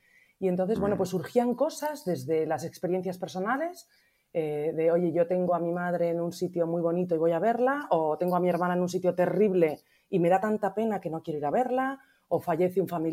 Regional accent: Spain; Somos cuatro socios españoles, tres de ellos somos mujeres

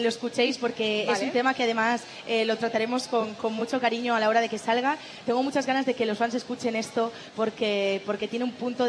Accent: Galicia, Spain; Sí hay un tema que me conecta directamente con mi tierra. Es el primer tema que he escrito en gallego

